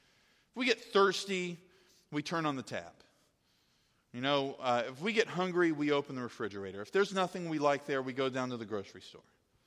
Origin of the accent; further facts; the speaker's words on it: Powhatan, Virginia, United States; also born or lived in Richmond, United States / Lynchburg, United States / Nashville, United States; I grew up in Powhatan, Virginia. I moved to Richmond, Virginia, and then Lynchburg, and then Nashville, and then Seaford.